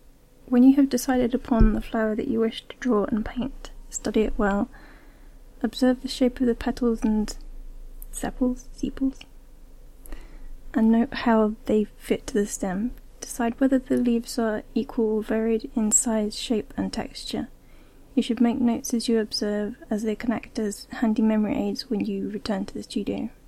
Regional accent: England, United Kingdom; accent: English; Yes, but I don't know what it is, apart from just being English. My accent has changed.

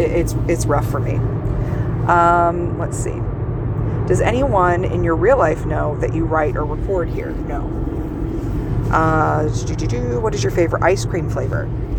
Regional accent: United States; I'm American trash. I say aunt.

